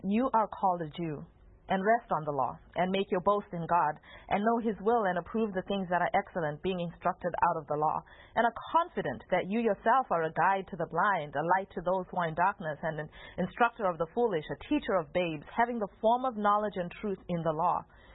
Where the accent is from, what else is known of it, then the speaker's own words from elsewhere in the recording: Zimbabwe; growing up in Zimbabwe